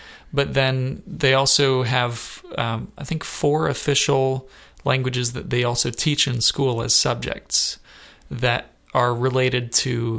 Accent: Ghana; Well, I grew up in Ghana.

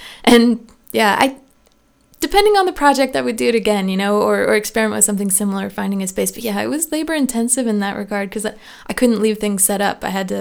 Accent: Valparaiso, Valparaíso, Chile; my first one was named after my hometown and Valparaiso, Chile.

